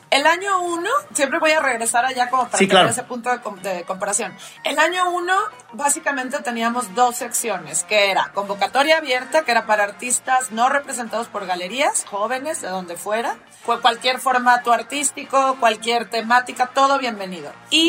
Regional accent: Guadalajara, Jalisco, Mexico; El equipo como básico, base, éramos y somos de Guadalajara, la mayoría.

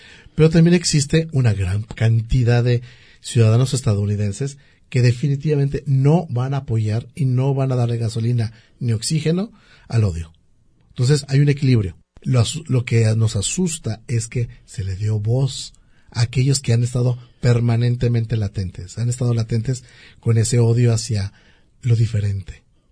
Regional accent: Mexico; yo como mexicano, que hemos vivido una sinfín de batallas en el gobierno mexicano

